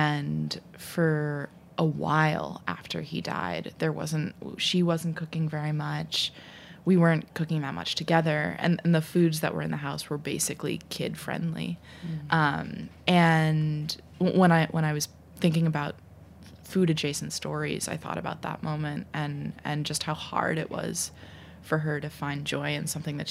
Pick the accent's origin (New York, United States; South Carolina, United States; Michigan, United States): New York, United States; I grew up in New York